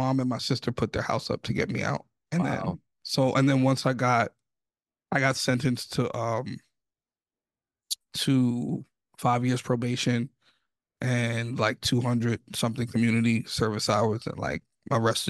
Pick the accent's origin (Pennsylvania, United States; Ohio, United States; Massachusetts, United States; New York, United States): New York, United States; I'm from the Bronx.